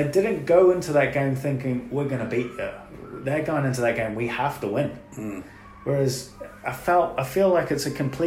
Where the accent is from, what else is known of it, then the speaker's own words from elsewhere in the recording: England, United Kingdom; I'm English, like my dad's English.